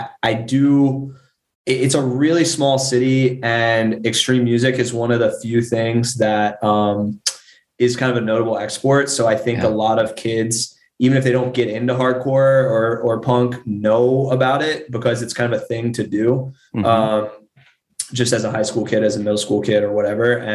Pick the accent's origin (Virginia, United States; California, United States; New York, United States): Virginia, United States; Richmond; I'm from Richmond